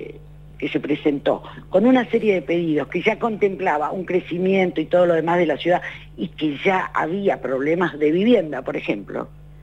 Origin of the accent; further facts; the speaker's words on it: San Martín de los Andes, Neuquén, Argentina; born there; Déjame decirte algo. Yo soy nacida en San Martín de los Andes.